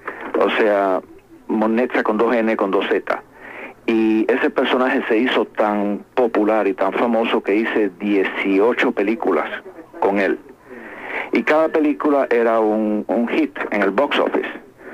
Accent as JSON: {"language": "Spanish", "country": "Cuba", "moved": "as an adult", "lives_now": "United States", "said": "Cuando yo me fui de Cuba en el 56"}